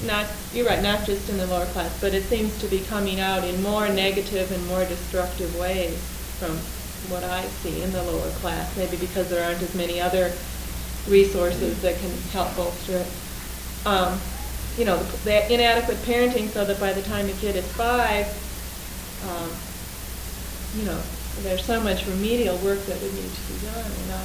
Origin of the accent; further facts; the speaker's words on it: Topeka, Kansas, United States; I'm from Topeka, Kansas.